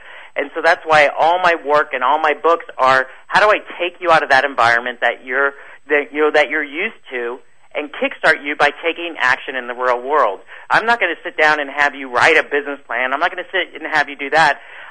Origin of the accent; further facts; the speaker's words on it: Taipei, Taiwan; moved away; I grew up in Taipei, Taiwan. And my father went over there for business, and we lived on the side of a hill.